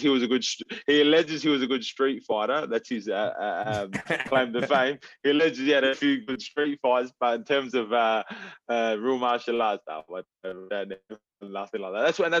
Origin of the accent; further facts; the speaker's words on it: Adelaide, South Australia, Australia; I'm a kid from Adelaide, man.